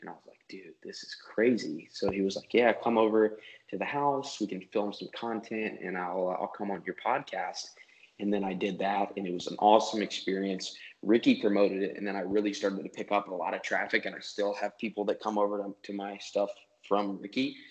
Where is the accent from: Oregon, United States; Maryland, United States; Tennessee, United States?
Tennessee, United States; Goodlettsville; see, I'm from Nashville, so like Goodlettsville originally, which is a really small town.